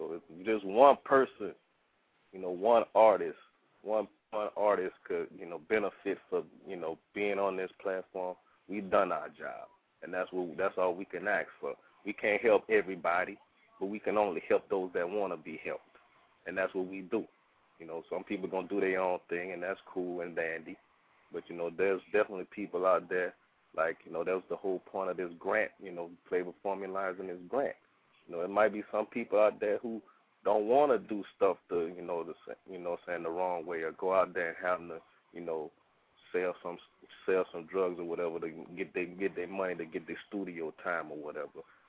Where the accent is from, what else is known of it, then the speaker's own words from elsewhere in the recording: Louisiana, United States; I'm from Louisiana. We don't talk a lot down there.